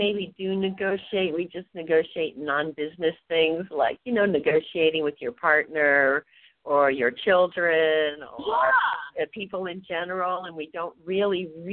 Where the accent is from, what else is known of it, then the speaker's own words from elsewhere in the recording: Carlsbad, California, United States; I'm in from San Diego area. Okay. So I'm from Carlsbad